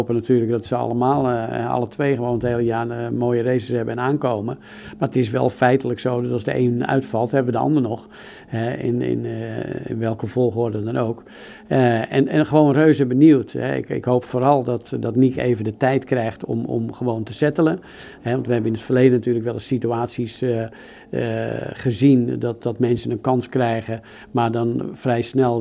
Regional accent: Netherlands; Uiteraard natuurlijk, als Nederlander zeg je natuurlijk van je hoopt op nog een wereldkampioenschap voor Max

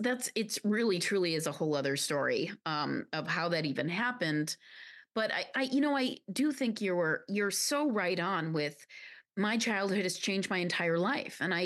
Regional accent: Guyana; also born or lived in Pakistan; So I grew up in Guyana in South America and then in Pakistan.

